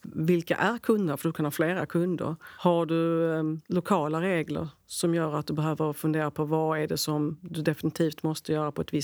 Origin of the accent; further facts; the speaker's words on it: Skåne, Sweden; Och som skåning så behöver jag mat också.